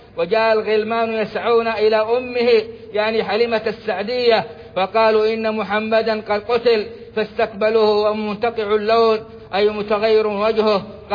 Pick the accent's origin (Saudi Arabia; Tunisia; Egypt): Saudi Arabia; للقضاء بإذن الله على هذا الفيروس بالكلية في بلادنا السعودية